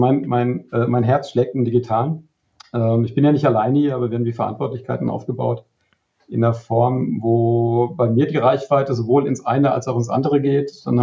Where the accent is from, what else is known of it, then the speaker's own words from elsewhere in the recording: Hesse, Germany; also born or lived in Bavaria / Ruhr; geboren in Bayern, aufgewachsen in Hessen, teilsozialisiert im Ruhrpott und jetzt im Badischen.